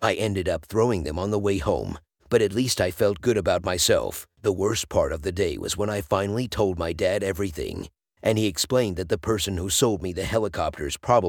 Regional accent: Houston, Texas, United States; I'm from the Houston area

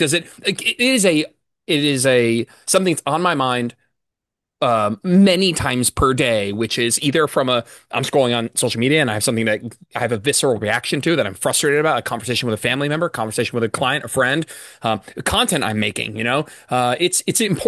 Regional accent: Canada; As a Canadian, how much like we have a public health shitstorm going on right now.

